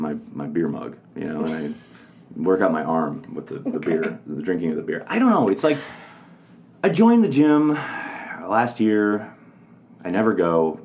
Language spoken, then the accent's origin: English; Wisconsin, United States; I'm from Wisconsin. I like beer. I like burgers.